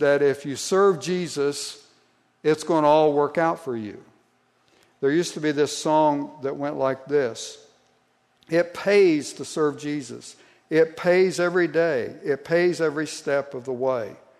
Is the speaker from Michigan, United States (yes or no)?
no; Ohio, United States; Now, where I grew up in Southeast Ohio, labor unions were big.